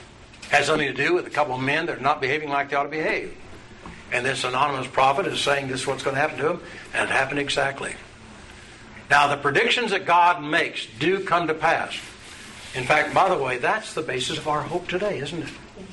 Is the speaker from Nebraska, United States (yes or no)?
yes; Nebraska, United States; Well, I, as a child growing up in Nebraska, I never saw that as a particular custom.